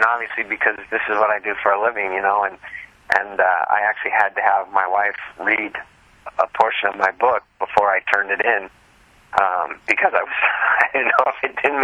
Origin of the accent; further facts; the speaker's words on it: California, United States; he's a Cavs fan, and I'm a Warriors fan because I'm from the Bay Area